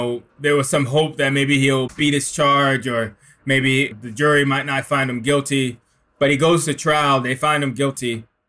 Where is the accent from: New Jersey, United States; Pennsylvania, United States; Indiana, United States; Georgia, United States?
New Jersey, United States; Newark; Yeah, man. I mean, it starts in Newark. It starts in the Garden Spires, 1985, crack epidemic.